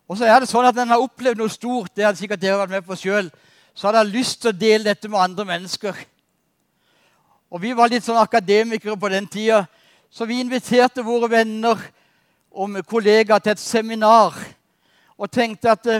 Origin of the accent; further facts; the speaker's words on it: Kristiansand, Agder, Norway; På 17-18 års alder så vokste jeg opp i Kristiansand.